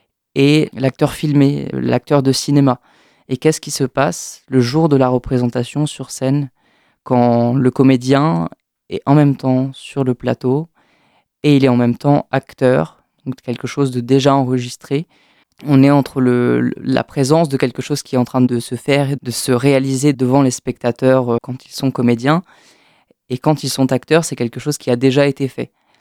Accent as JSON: {"language": "French", "town": "Saint-Brieuc", "region": "Brittany", "country": "France", "tie": "born or raised there", "said": "j'ai 20 ans, je suis né à Saint-Brieuc, j'ai fait mon collège à Saint-Brieuc."}